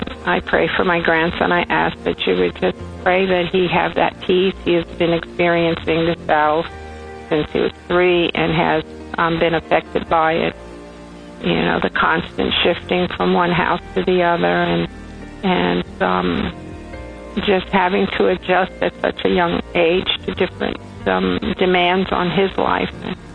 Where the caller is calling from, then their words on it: New York, United States; I'm calling from New York.